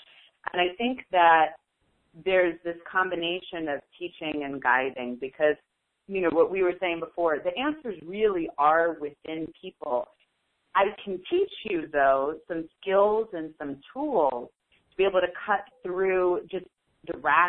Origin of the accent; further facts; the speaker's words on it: Brooklyn, New York, United States; born there; also born or lived in Queens; I was born in Brooklyn, moved to Queens, and then journeyed back to Brooklyn.